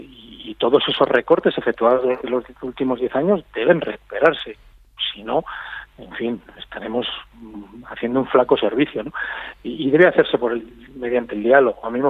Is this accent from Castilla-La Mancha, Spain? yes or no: no; Castile and León, Spain; del gobierno de mi tierra. Ahora, si es para, de repente, arrastrar a Castilla y León